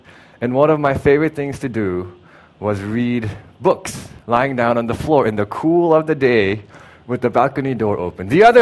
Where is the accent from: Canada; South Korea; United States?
South Korea; when I was growing up in Korea, one of the things that I used to love doing was just reading.